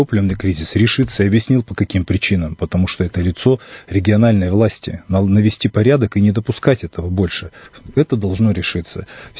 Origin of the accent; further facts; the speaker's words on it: Irkutsk, Irkutsk Oblast, Russia; Я расцениваю город Иркутск на любой территории, где я нахожусь, вот как это мой родной город.